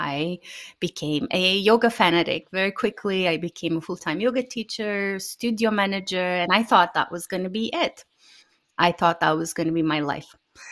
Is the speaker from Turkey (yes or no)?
yes; Turkey; moved away as an adult; now in United States; I grew up in Turkey, as you said, and initially I studied engineering, and then I moved to the US to do my MBA.